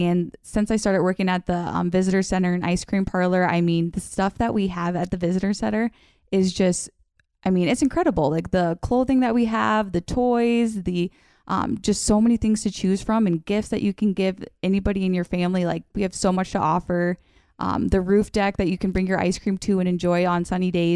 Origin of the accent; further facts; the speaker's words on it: Le Mars, Iowa, United States; So growing up in Lamars, I mean, it's just the best because it's got that hometown feel